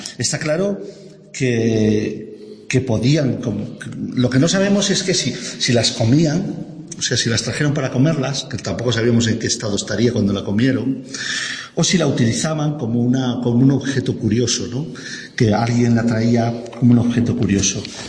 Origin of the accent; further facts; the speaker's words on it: Astorga, Castile and León, Spain; Sí, soy de Astúrica Augusta.